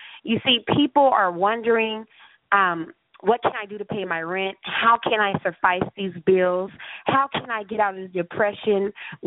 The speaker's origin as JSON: {"language": "English", "country": "United States", "lives_now": "Stockton, United States", "said": "I'm from the United States of America. I live in the state of California. And the city I live in is Stockton."}